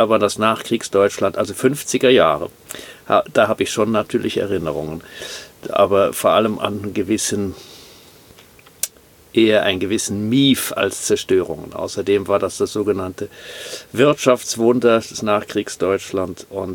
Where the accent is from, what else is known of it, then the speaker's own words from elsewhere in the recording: Bonn, North Rhine-Westphalia, Germany; ich bin in Bonn aufgewachsen und Bonn war nicht zerstört, weil es vollkommen unbedeutend war im Krieg.